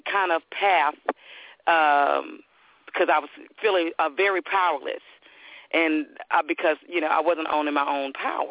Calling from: Texas, United States

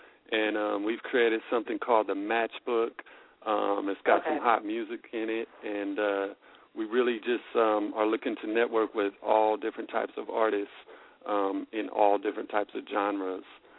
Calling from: Oakland, California, United States; I'm calling from Oakland, California.

